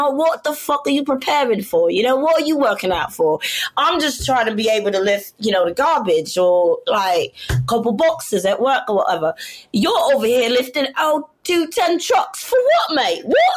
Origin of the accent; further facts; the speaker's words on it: Brooklyn, New York, United States; and people did not believe I was from Brooklyn. And I was like, how drunk are you? Are you really that drunk that you don't believe I'm from Brooklyn?